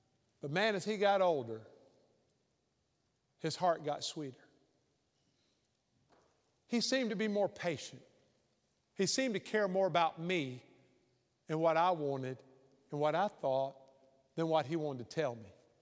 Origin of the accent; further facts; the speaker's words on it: Mississippi, United States; And I told him I was from Mississippi.